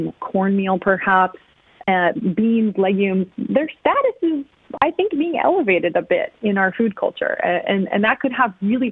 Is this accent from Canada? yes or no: no; Washington, United States; I grew up in Washington State, going to Lake Chelan, where many of the great apples come from.